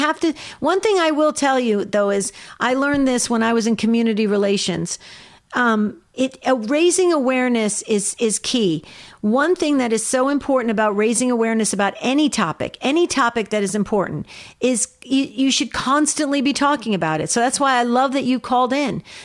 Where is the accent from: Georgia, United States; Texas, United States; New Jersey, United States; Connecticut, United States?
New Jersey, United States; I was raised 18 years in New Jersey, and we used to go really fast. But I've been living in Arizona for a very long time, so we slow down.